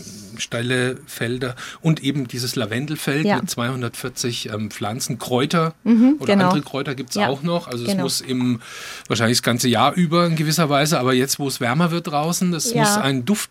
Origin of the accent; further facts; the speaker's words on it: Baden-Württemberg, Germany; Also ich komme aus dem Taubertal, aus einem kleinen Ort